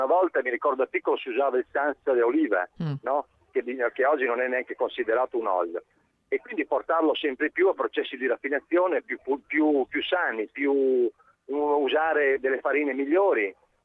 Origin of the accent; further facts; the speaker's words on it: Ferrara, Emilia-Romagna, Italy; Io sono di Ferrara.